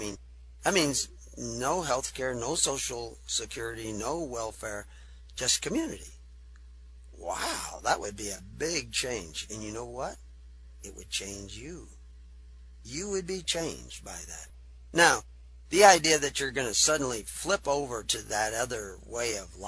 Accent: Texas, United States; accent: Texas; also born or lived in California; my Texas accent had mellowed out to more of a California tone.

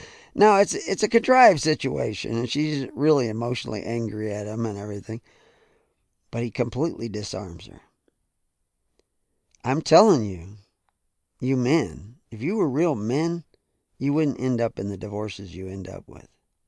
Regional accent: the South, United States; I grew up in the South. My parents were from the North, but I grew up in the South.

